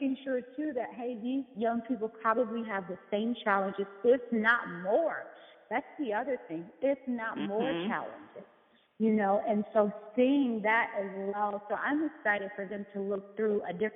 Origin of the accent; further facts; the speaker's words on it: Chicago, Illinois, United States; And so I had the beauty of being the only person there, born and bred in Chicago